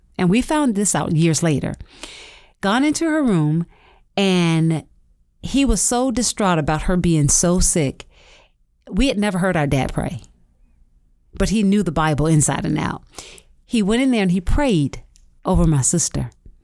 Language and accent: English; Florida, United States; growing up in Florida, we had, like, big